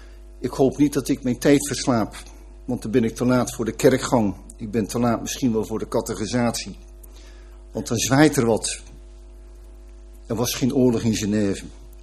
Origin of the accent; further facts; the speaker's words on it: Katwijk, South Holland, Netherlands; Die ken ik goed, want ik kom uit Katwijk.